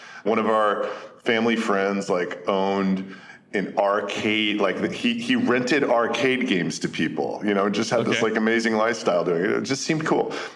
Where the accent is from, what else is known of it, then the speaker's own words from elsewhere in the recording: Houston, Texas, United States; I grew up in Houston, Texas, and my father was an oil trader.